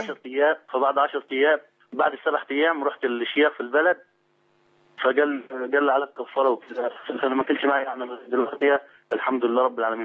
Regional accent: Upper Egypt, Egypt; يعني انت عارف احنا من الصعيد

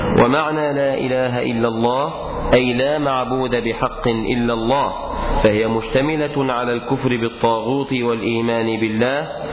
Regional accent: Mansoura, Dakahlia, Egypt; عندنا في المنصورة

